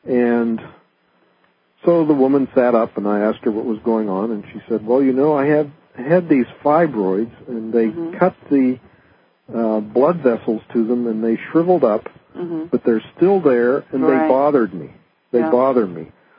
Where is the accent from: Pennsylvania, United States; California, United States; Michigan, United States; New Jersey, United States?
Pennsylvania, United States; Pittsburgh; I'm a scientist from Pittsburgh.